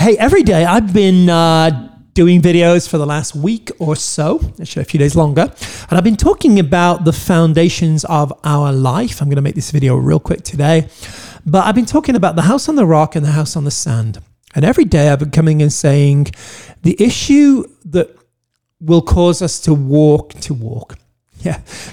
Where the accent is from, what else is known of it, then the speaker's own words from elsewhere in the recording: England, United Kingdom; I'm English